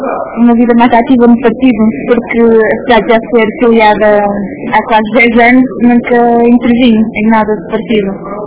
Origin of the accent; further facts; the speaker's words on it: Vila Nova de Gaia, Norte, Portugal; Vim de Gaia, sim.